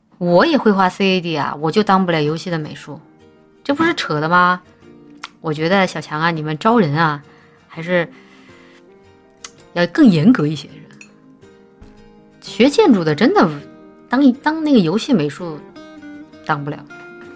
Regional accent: South China, China; 我也是南方人啊，我们那边都是魔法攻击。你想我待的比较久的两个城市，上海、重庆，都不知道说哪一家更潮，都很潮湿。

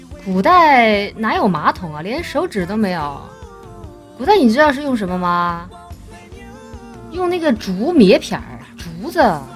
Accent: Chongqing, China; 我生活在南方地区，我是重庆人，我们那边不怎么吃玉米。

